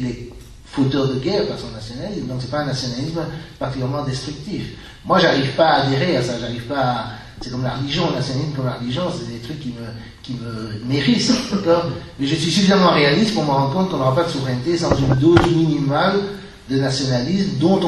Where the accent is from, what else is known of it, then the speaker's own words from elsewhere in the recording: Belgium; Quand j'étais jeune en Belgique, on riait de lui